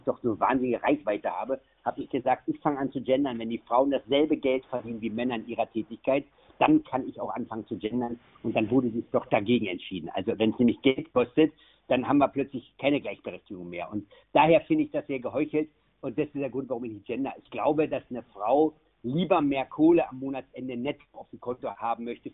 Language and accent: German; Berlin, Germany; Ich komme aus Berlin, ist eine Großstadt, da haben wir relativ wenig Fachwerkhäuser.